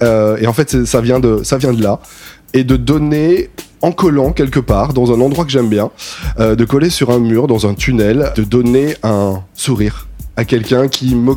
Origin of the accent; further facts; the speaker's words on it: Paris, Île-de-France, France; Je suis de Paris